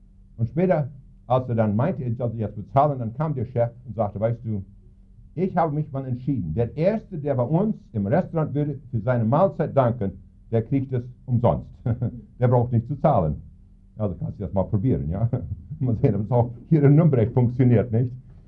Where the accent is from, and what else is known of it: Saskatchewan, Canada; German is a second language